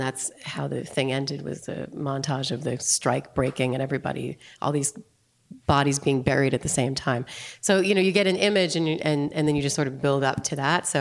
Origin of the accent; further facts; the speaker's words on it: New York, United States; now in Los Angeles, United States; I moved to LA and temped and rode the bus, because I was from New York and didn't realize that you're supposed to drive.